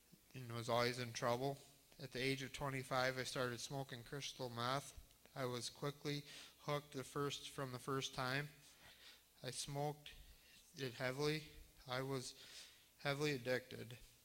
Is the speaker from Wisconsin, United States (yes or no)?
yes; Viroqua, Wisconsin, United States; I'm from Viroqua, Wisconsin, which is up by La Crosse. I am 34 years old.